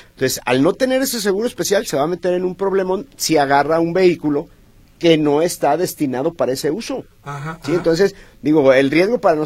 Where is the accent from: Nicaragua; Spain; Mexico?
Mexico; Guadalajara, Jalisco; Somos tapatíos.